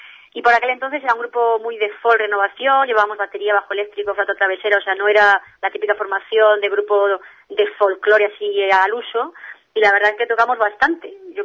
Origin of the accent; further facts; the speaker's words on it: Laguna de Duero, Castile and León, Spain; en aquí de mi pueblo, de Laguna de Duero